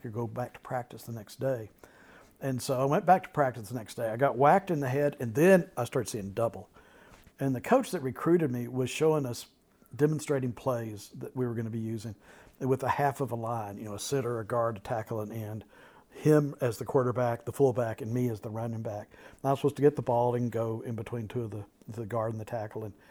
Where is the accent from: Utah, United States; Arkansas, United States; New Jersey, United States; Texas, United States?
Texas, United States; Abilene; I grew up in Abilene, Texas, which has to be one of the capitals of hypocrisy in the known universe.